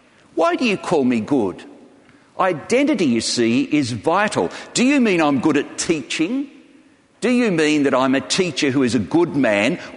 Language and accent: English; Australia; I call football soccer. I'm an Aussie bloke.